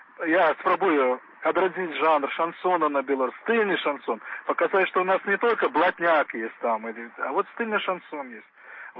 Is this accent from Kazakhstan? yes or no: no; Russia; now in Belarus; Хотя я еще раз подкреслю, что я русский человек из России. Мое походження, кореню в России.